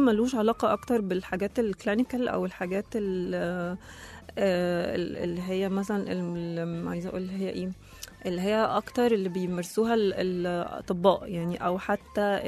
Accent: Egypt; وأكتر الناس كمان اللي بتتكلم في المجال ده عندنا في مصر مثلا الأطباء

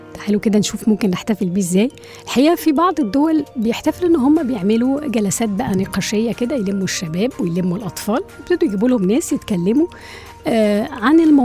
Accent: Egypt; لأنه حضراتكم عارفين إن إحنا مازال عندنا في مصر أسر فقيرة بتبقى محتاجة يعني سقف لبيتها

